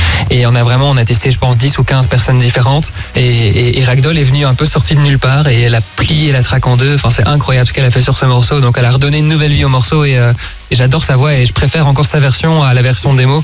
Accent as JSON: {"language": "French", "country": "Belgium", "said": "Là où moi, de base, je suis belge et ça fait 10 ans maintenant que je tourne en Belgique."}